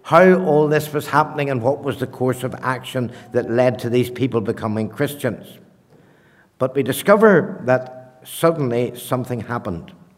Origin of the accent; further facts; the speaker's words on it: Ballymoney, Northern Ireland, United Kingdom; I said, not at all. I'm from Northern Ireland.